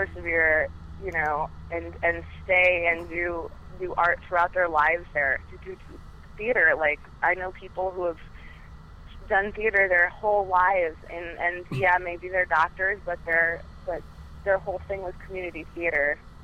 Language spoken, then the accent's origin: English; Iowa, United States; So Hollywood, they started making films in Iowa, which is my home state